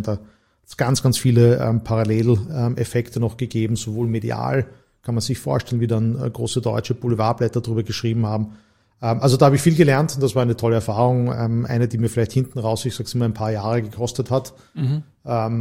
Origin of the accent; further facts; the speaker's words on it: Styria, Austria; Also wir sind beide Steirer und haben in Graz zu studieren begonnen